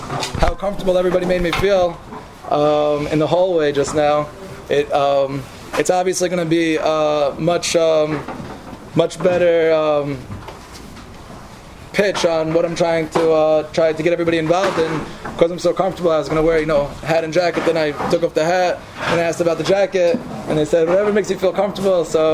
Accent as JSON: {"language": "English", "town": "Brooklyn", "region": "New York", "country": "United States", "tie": "born or raised there", "said": "because I grew up in Brooklyn, and in Brooklyn I never heard the name Chavos of Avos."}